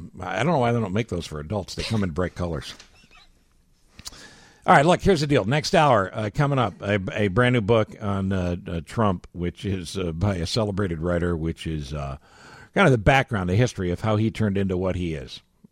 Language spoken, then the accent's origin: English; Ithaca, New York, United States; I grew up in Ithaca.